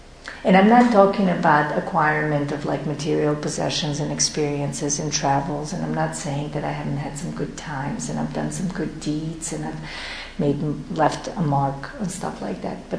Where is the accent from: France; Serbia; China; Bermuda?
Serbia; now in New York City, United States; I didn't feel like I was from my country. I'm from Serbia.